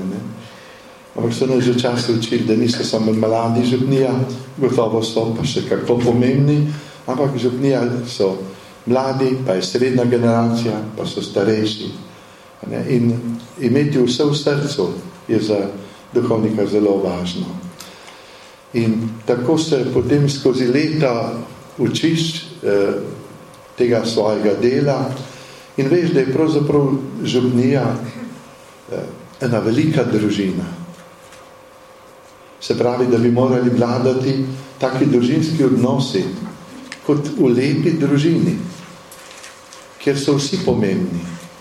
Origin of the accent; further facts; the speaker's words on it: Zasavje, Slovenia; now in Stara Loka, Slovenia; In sem iz Zasavja doma, to se pravi, z drugega konca. Sem pa zdaj že 12 let tudi na Gorenjskem